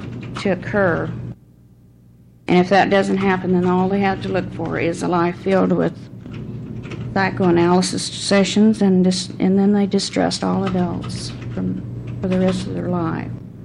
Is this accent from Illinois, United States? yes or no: no; Oregon, United States; from Staten, Oregon